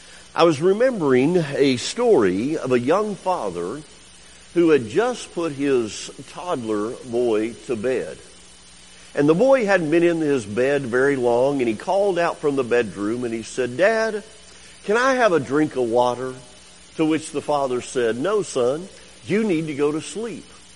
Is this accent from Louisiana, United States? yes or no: yes; Deville, Louisiana, United States; I was sharing with a few of you as I came in and met you that I am from DeVille, Louisiana. I think it's easier for me to say Pineville or Alexandria.